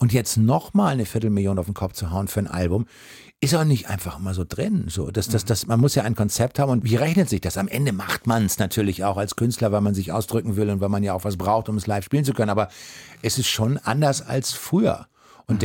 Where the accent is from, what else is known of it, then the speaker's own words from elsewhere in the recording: Hamburg, Germany; Das ist meine Heimat und das ist ja auch so eine Ecke, die sich natürlich stark verändert hat in den letzten Jahren.